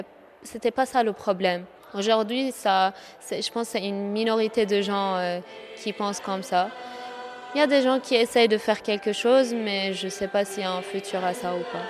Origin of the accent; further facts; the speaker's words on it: Mosul, Nineveh, Iraq; moved away; Mes parents, ils nous racontent leurs souvenirs de quand ils étaient jeunes jusqu'à ce qu'on a quitté l'Irak.